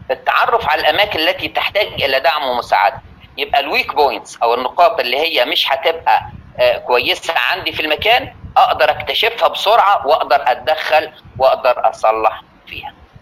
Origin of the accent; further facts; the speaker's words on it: Egypt; وهقول لك مثلا على سبيل المثال، عندنا في مصر